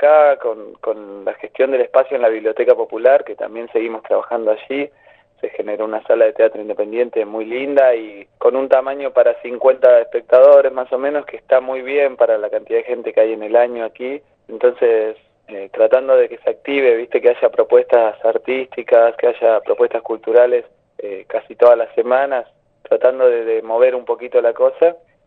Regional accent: Las Grutas, Río Negro, Argentina; Nosotros somos de acá, de Las Grutas, estamos todo el año

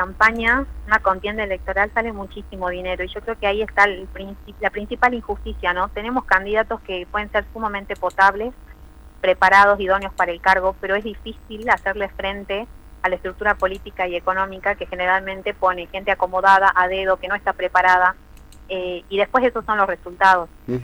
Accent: Argentina

